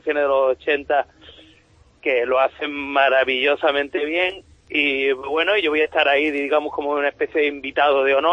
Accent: Málaga, Andalusia, Spain; como malagueño, me llena de orgullo, la verdad.

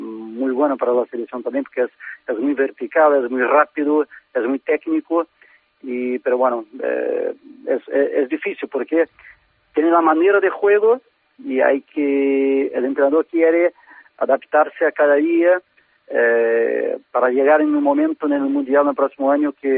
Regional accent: Brazil; Spanish is a second language; Bueno, yo como brasileño veo las manifestaciones como un grito de la población

